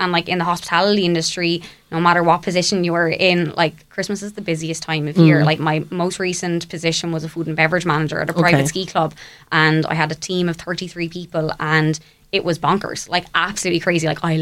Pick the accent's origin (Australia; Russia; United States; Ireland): Ireland; Waterford, Munster; there's something really special about growing up in Ireland. And I always took Ireland and specifically Waterford for granted because I was young and I didn't really know how to appreciate what I had back home.